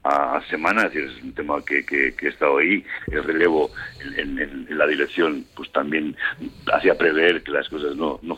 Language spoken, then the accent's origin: Spanish; Llodio, Basque Country, Spain; por ejemplo, de mi pueblo, en Llodio